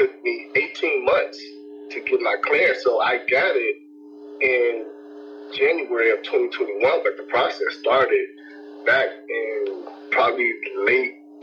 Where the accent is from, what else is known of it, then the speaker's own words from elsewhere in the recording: Gary, Indiana, United States; now in Indianapolis, United States; Well, you know, I was born and raised in Gary, the GS, we call it, just like you. But now I'm down here in Indianapolis. I've been down here for 13 years now.